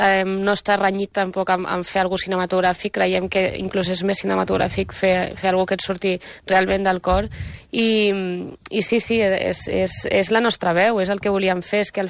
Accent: Catalonia, Spain; jo soc catalana

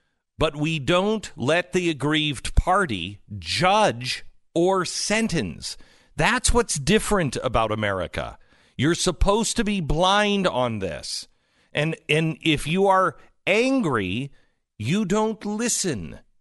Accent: Seattle, Washington, United States; Coming up next, my hometown Seattle, dying.

